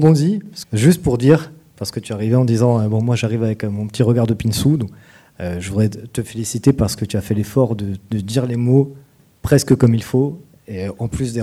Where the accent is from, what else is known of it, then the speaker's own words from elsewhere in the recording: Bastia, Corsica, France; C'est-à-dire qu'il y avait trois bars, on vient de Bastia, trois bars qui faisaient jouer des groupes.